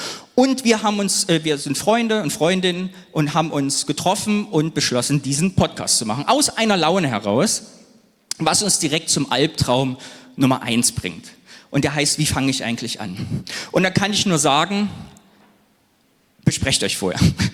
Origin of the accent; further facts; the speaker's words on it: Cologne, North Rhine-Westphalia, Germany; also born or lived in East Germany; ich komme aus Köln. Mein Hauptpodcast ist eigentlich der Ostkinder-Podcast, in dem ich über meine Jugend im Osten spreche